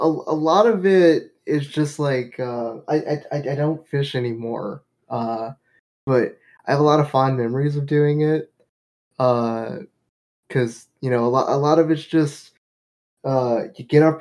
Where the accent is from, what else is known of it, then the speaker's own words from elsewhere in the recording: Gulf Coast, United States; You know, I grew up in the Gulf Coast, so we would go out and we'd go fishing